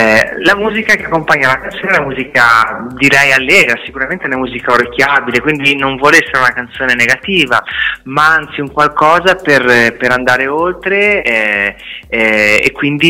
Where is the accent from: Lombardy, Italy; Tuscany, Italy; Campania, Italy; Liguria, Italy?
Liguria, Italy; Genoa; noi siamo di Genova